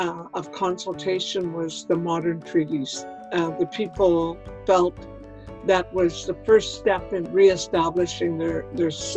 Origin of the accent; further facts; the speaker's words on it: Northwest Territories, Canada; I am from the Northwest Territories in the Saugatuck region. I'm Dene, I'm Mountain Dene.